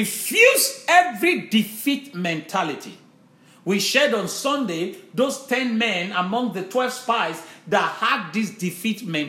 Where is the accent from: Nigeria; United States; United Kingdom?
Nigeria; you know, now I came from Nigeria.